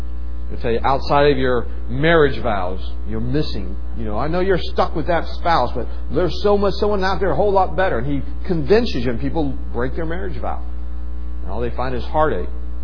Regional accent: West Virginia, United States; You know, I'm a kid from West Virginia. I mean, what do we know about airports?

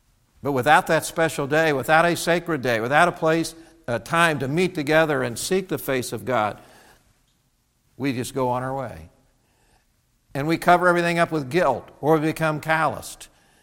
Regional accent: Indiana, United States; Just because I'm from Indiana, I'll give this law.

